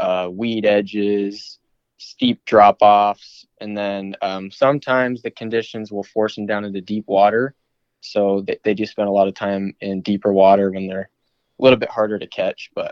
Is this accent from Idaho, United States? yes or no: no; New Mexico, United States; born there; also born or lived in Arizona / Alaska; I was born in New Mexico. And then all growing up, we just kind of bounced back and forth between Arizona and Alaska multiple times.